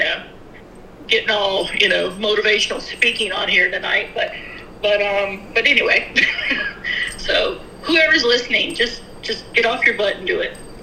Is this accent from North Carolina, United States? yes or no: yes; North Carolina, United States; moved away as an adult; now in Texas, United States; When I left home, you know, I moved from North Carolina to Texas.